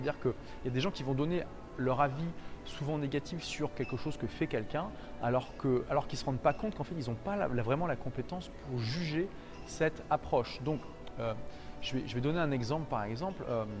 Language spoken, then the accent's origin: French; France; moi en tant que Français qui ne parle pas le portugais